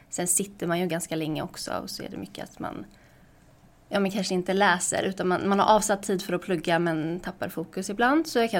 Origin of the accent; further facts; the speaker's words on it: Gothenburg, Västra Götaland County, Sweden; Är 23 år och läser juridik på Handelshögskolan. Jag är ursprungligen från Göteborg.